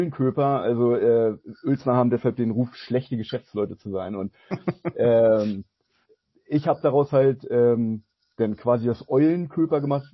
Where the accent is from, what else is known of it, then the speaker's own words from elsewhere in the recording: Uelzen, Lower Saxony, Germany; aus der Stadt Uelzen, wo ich herkomme